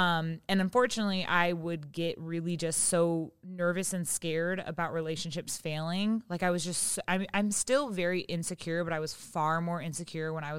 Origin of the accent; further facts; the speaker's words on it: Seattle, Washington, United States; now in Los Angeles, United States; I'm from Seattle and I live in LA.